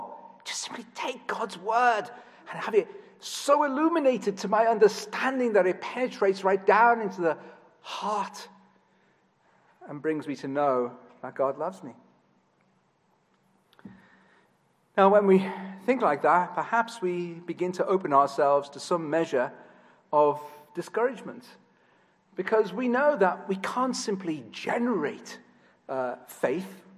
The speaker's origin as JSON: {"language": "English", "town": "Liverpool", "region": "North West England", "country": "United Kingdom", "accent": "English", "said": "John was telling me earlier on that I'm losing my accent, which troubles me enormously, so I'm going to try even harder to speak with my English accent. But in Liverpool, it's a very distinctive accent."}